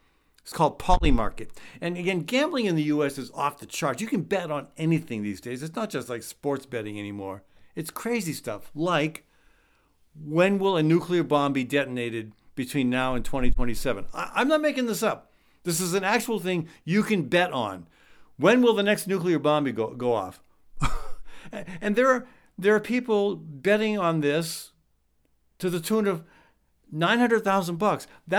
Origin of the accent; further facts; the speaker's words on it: Iowa, United States; The bad news is that Iowa, my home state, has the fastest growing rate of cancer in the U.S.